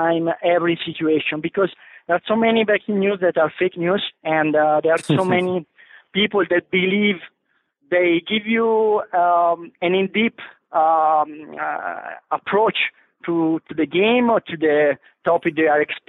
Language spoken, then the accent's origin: English; Tuscany, Italy; After I graduated in Siena, and I'm from Tuscany. Siena is a medieval city, very touristic place close to Florence.